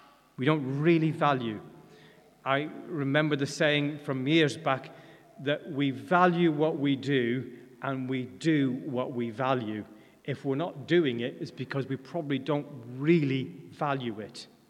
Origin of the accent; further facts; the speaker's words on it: Ireland; accent: Irish; I'm Irish, because my wife tells me I've lost my Irish accent.